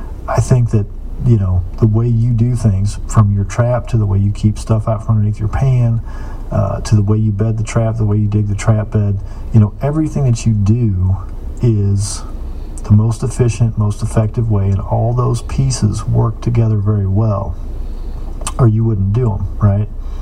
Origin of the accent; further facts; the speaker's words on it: Missouri, United States; Clint, I'm from Missouri.